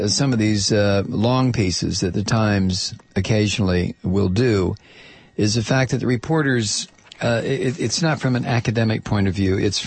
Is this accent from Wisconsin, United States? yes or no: no; Ohio, United States; they go to a corner of southwestern Ohio, which gets my attention because I'm from Ohio.